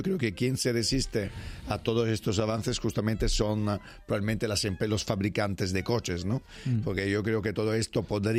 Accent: Spain; y todavía en mi pueblo sigue ocurriendo, como aquí en muchos pueblos de España

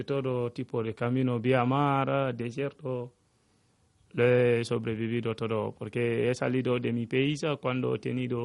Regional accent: Guinea; Spanish is a second language; now in Spain; soy de Guinea Conakry. Llego casi 2 años aquí en España.

